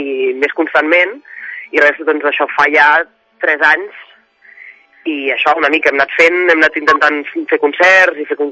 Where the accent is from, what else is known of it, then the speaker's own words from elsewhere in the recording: Girona, Catalonia, Spain; i jo sóc de Girona